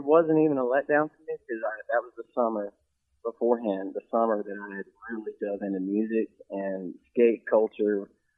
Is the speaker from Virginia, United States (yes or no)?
yes; Williamsburg, Virginia, United States; Yeah, I grew up in Williamsburg, Virginia, which is a small town in between Richmond and Virginia Beach.